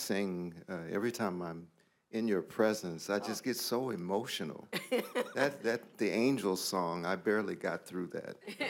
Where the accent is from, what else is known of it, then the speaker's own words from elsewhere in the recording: Detroit, Michigan, United States; I'm from Detroit.